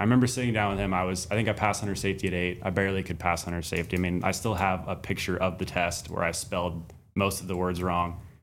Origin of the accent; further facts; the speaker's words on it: Baker City, Oregon, United States; From Baker City, Oregon. So basically born and raised there.